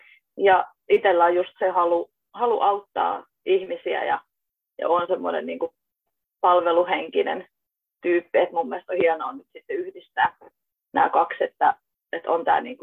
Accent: Kangasala, Pirkanmaa, Finland; now in Kittilä, Finland; Joo, tällä hetkellä me asutaan täällä Levillä, eli täällä Kittilässä. Ja itse olen kotoisin tuolta Kangasalta, mutta ollaan nyt muutettu tänne tuossa parisen vuotta sitten.

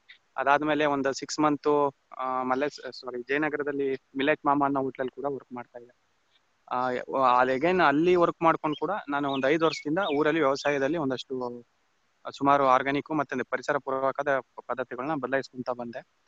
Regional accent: Channapatna, Karnataka, India; ಅಂದ್ರೆ ಮೊದ್ಲು ಹೇಳಿದಾಗೆ ಅರಳುಕುಪ್ಪೆ ದೊಡ್ಡಿ ಅಂತ, ಚನ್ನಪಣ್ಣ ತಾಲೂಕು, ರಾಮನಗರ ಜಿಲ್ಲೆ.

